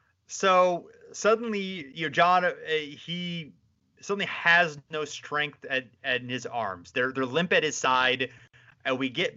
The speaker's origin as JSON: {"language": "English", "town": "Boston", "region": "Massachusetts", "country": "United States", "said": "And as a Bostonian, proud Bostonian, that's even extra credibility to the argument"}